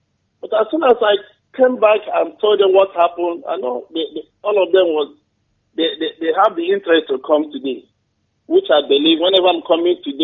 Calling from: Dubai, United Arab Emirates; I'm calling from Dubai.

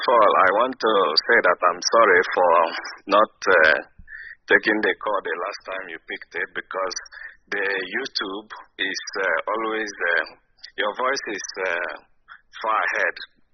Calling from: Enugu State, Nigeria; I'm from Enugu State, an area local government. I am calling from Sweden.

